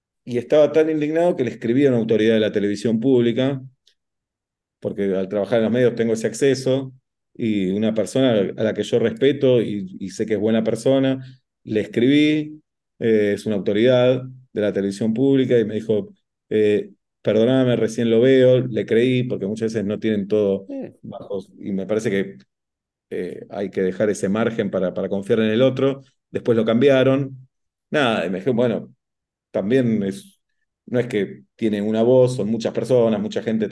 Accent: Buenos Aires, Argentina; Me siento muy argentino, me siento muy porteño también y me siento muy judío.

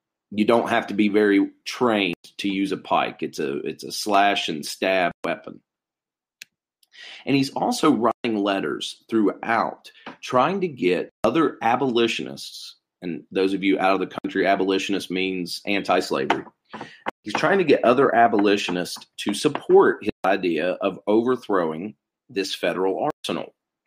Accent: West Virginia, United States; John Brown wanted to attack a federal arsenal in what was at the time Virginia, but is now in my home state of West Virginia, called Harper's Ferry.

